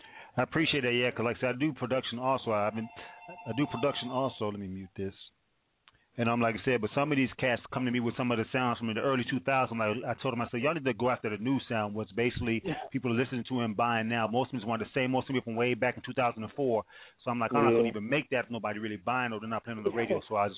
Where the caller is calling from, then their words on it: Georgia, United States; Well, I'm calling from Georgia, of course, the Peach State and everything.